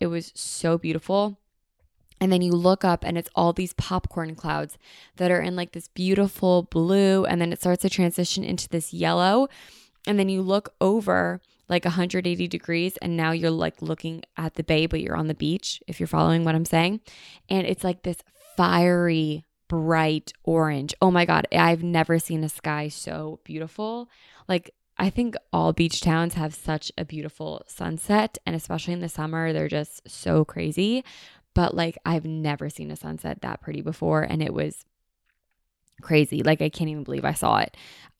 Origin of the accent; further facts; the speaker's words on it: United States; We looked so American. I mean, we are so American, but I really was so American